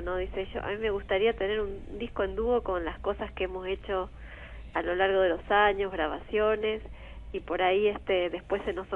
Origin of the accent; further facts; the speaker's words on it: Benito Juárez, Buenos Aires Province, Argentina; Y yo soy de Juárez, de Benito Juárez, que está a 100 kilómetros de Azul, sí.